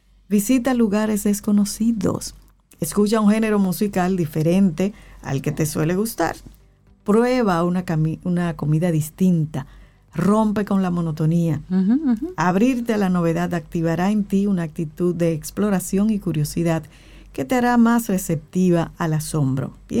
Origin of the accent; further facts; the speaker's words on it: Dominican Republic; Eso somos los dominicanos.